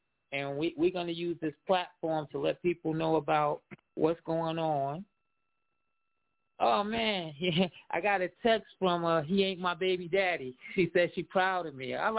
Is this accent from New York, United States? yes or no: yes; Brooklyn, New York, United States; now in Myrtle Beach, United States; And I'm Brooklyn, New York, by way to Myrtle Beach.